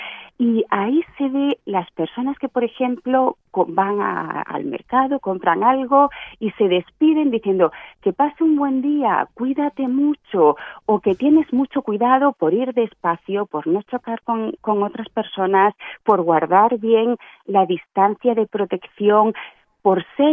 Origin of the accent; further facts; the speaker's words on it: Almería, Andalusia, Spain; yo soy de Almería